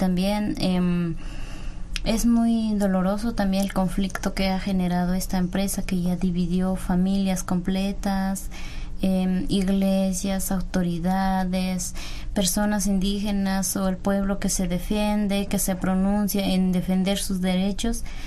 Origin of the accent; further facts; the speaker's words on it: San Miguel Ixtahuacán, San Marcos, Guatemala; yo también vengo de San Miguel Ixtahuacán, un pueblo Mayamam que vivimos en los pueblos indígenas.